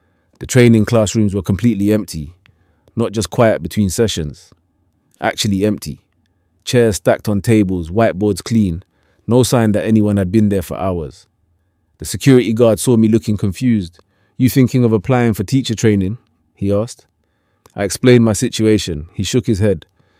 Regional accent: Reddish, North West England, United Kingdom; I grew up in Reddish, with my dad driving the 192 bus route and my mum helping kids with their reading at the local primary.

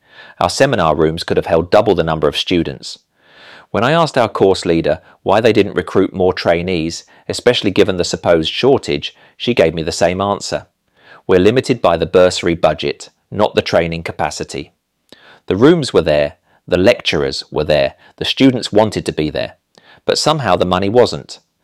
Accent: Didcot, South East England, United Kingdom; I grew up in Didcot with my dad, who taught physics at Oxford Brookes.

